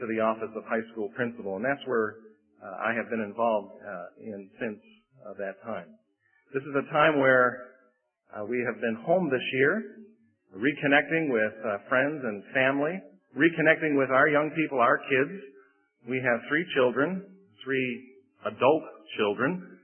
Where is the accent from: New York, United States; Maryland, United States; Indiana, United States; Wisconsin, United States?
New York, United States; Buffalo; Now, being someone who has been born and raised in Buffalo, New York, you might imagine that the climate is a real challenge to me.